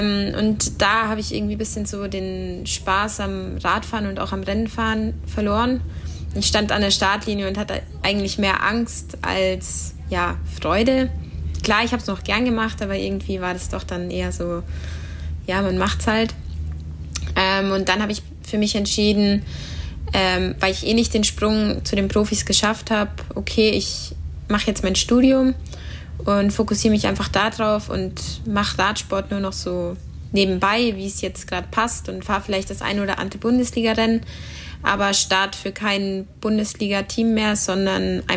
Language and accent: German; Eichstätt, Bavaria, Germany; Also ich komme aus Eichstätt.